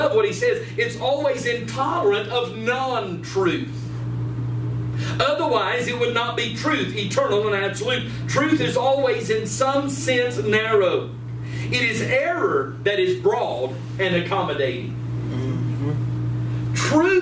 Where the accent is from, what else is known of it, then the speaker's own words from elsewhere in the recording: North Carolina, United States; now in Utah, United States; I said, no, from North Carolina. They said, I knew you was from the South somewhere. I said, yeah.